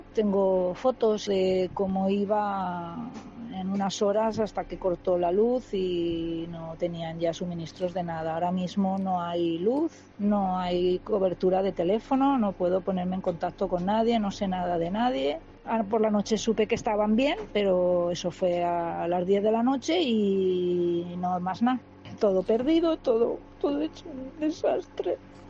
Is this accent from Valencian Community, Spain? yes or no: yes; Paiporta, Valencian Community, Spain; yo soy de Paiporta y estoy en Valencia. No pude llegar a mi casa.